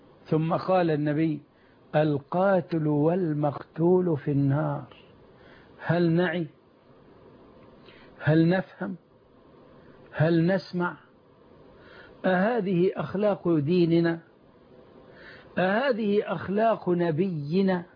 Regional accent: Egypt; يا رب صن بلادنا مصر

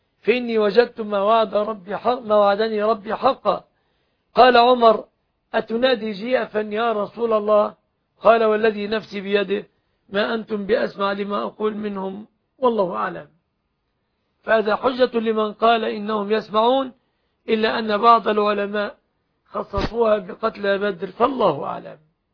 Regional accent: Egypt; بلادنا مصر

